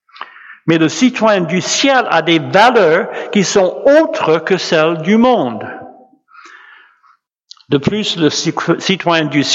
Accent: United States; French is a second language; now in France; Joyce et moi avons demandé la nationalité française. Alors, je pense que vous savez que nous sommes originaires des États-Unis. Bon, donc on a la double nationalité maintenant.

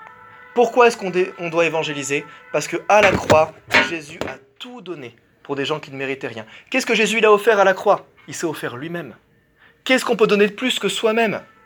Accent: Montreuil, Île-de-France, France; Moi, je viens de la ville de Montreuil.

